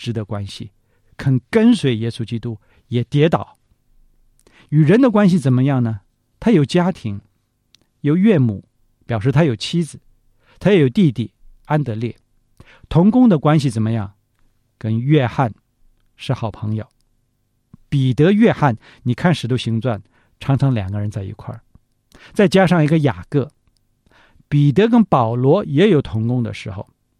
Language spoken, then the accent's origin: Chinese; Shandong, China; 我们山东人都是这样，就是话很快很直爽